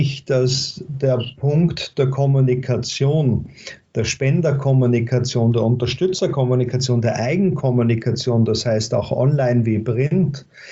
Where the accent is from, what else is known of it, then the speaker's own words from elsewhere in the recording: Vienna, Austria; Naja, das wäre für mich als Wiener natürlich naheliegend